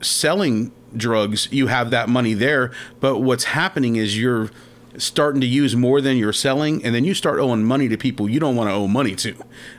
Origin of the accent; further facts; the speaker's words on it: Victoria, Texas, United States; also born or lived in California; I grew up raised by a single mother, Victoria, Texas. I was born in California, but my father was in the military. He was in the Air Force.